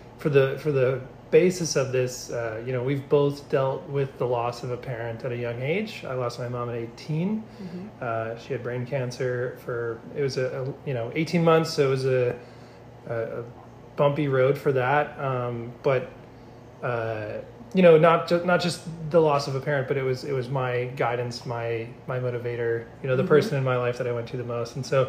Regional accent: Wisconsin, United States; now in California, United States; So I'm from Wisconsin originally, and I moved to California in 2015 with no other reason than I felt like there was more for me in life.

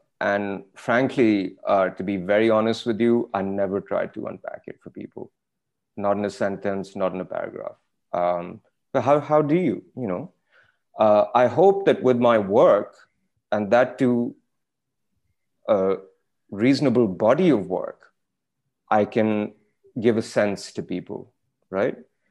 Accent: Pakistan; that's kind of really what I think about growing up in Pakistan

